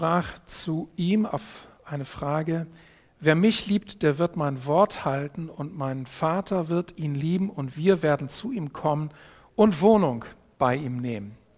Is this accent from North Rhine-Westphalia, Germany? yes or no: no; Hamburg, Germany; ich komme aus Hamburg